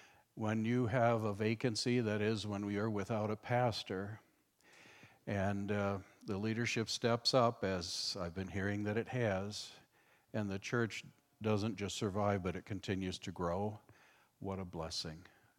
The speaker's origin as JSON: {"language": "English", "town": "Marion", "region": "New York", "country": "United States", "said": "I'm from Marion, New York. I was a pastor there for 32 years at Second Reformed Church, which is now Faith Fellowship."}